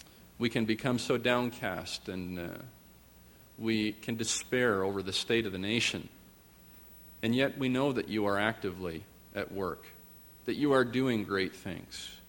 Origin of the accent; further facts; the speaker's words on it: Owen Sound, Ontario, Canada; I think back to my days of growing up in the Alliance Church in Owen Sound and how our pastor would almost weekly talk about our great prayer warriors.